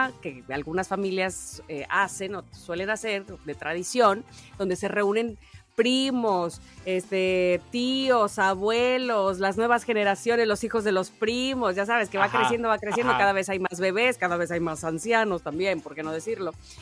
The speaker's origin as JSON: {"language": "Spanish", "region": "Veracruz", "country": "Mexico", "tie": "born or raised there", "said": "somos los únicos raros … que no somos norteños. O que pues mi mamá, como se vino a vivir a Veracruz, pues aquí nos quedamos."}